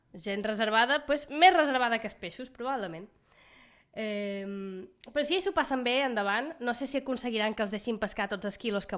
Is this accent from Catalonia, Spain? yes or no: no; Puig d'en Valls, Balearic Islands, Spain; Puig d'en Valls.